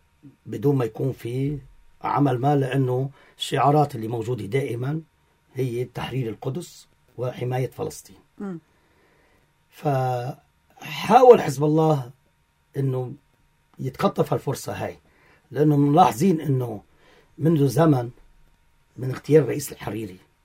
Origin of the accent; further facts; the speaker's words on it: Lebanon; فلذلك نحن على العينين كلبنانيين إنه نفهم إنه أنا بدي بلدي بالأول